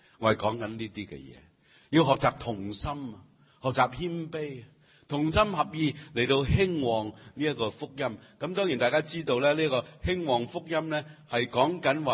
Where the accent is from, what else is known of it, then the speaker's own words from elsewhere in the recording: Chaozhou, Guangdong, China; 我系潮州人啊，咁我哋潮人生命堂啊，我哋潮人生命堂成日讲潮州话噶